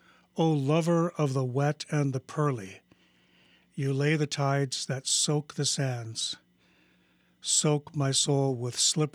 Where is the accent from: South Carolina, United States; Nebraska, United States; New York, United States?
Nebraska, United States; Omaha; Omaha is my home, and growing up in Omaha, it was really quite a different place. It was laced with woodlands and creeks, a lot of surface water, and I grew up in the west part of town when it was still very rural